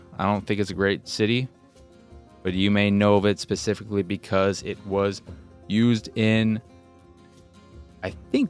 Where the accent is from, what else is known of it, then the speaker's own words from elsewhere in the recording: Chicago, Illinois, United States; also born or lived in Galena, Illinois; I am from Chicago. I live in Chicago now. But after graduating grammar school, my mom decided she was sick of the city, wanted to move as far away from a city as you could.